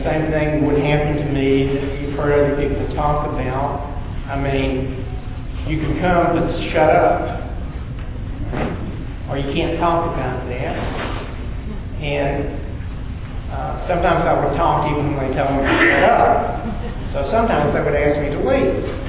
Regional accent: Tennessee, United States; where I got clean is when I got clean in Upper East Tennessee. If you've ever been to the movies about hillbilly, they made it in my hometown.

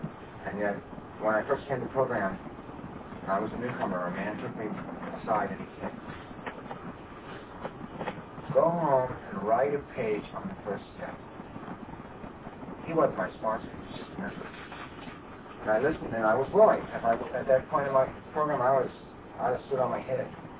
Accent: California, United States; I'm a tour guide. I'm from California.

